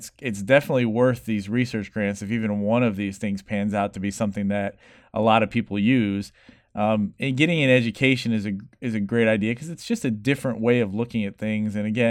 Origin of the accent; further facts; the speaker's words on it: Florida, United States; and we're from Florida and it gets hot down here.